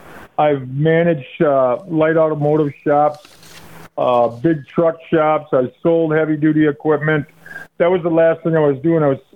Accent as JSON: {"language": "English", "town": "Poynette", "region": "Wisconsin", "country": "United States", "tie": "born or raised there", "said": "And then I grew up in Poinet, Wisconsin, Lake Wisconsin area."}